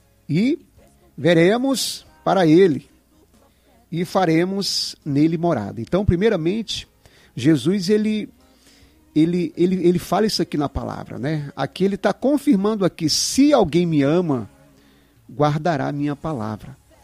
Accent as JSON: {"language": "Portuguese", "town": "Praia Redonda", "region": "Acre", "country": "Brazil", "tie": "born or raised there", "said": "Eu era da Praia Redonda, eu cresci na Praia Redonda, aqui que é Rio Iaco."}